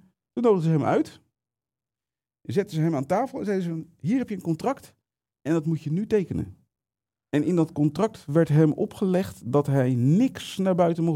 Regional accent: Leiden, South Holland, Netherlands; accent: Leiden; mijn accent is daar te Leids voor.

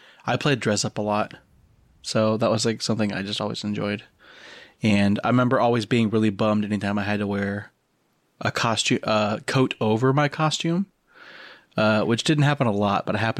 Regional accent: Michigan, United States; It was similar to that growing up in Michigan because like there was definitely like the hottest it really ever got was like maybe 80 in the summer.

